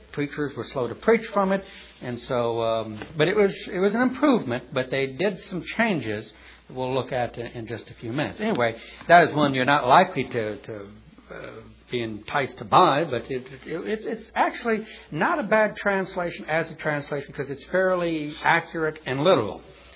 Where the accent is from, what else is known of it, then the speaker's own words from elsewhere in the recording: New Orleans, Louisiana, United States; let me tell you about the one that I was raised on back in New Orleans.